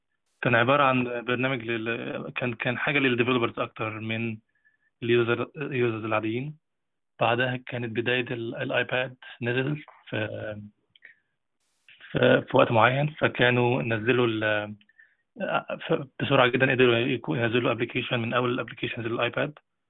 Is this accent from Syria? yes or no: no; Egypt; أغلب العقول العبقرية في الهندسة أو في البروجرامينج عندنا في مصر عموما